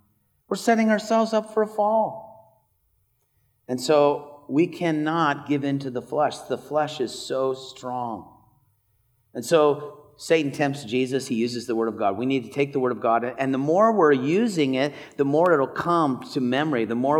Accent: California, United States; now in Houston, United States; I live in Texas now. I grew up in Southern California. I've now been in Texas 29 years.

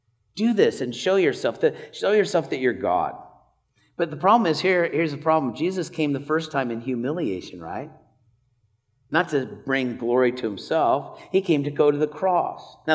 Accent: California, United States; now in Houston, United States; I live in Texas now. I grew up in Southern California. I've now been in Texas 29 years.

